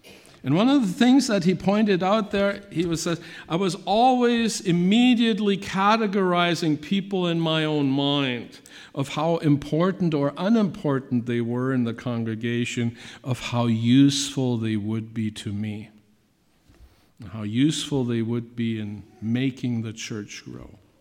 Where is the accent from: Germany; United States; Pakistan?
Germany; I grew up in Germany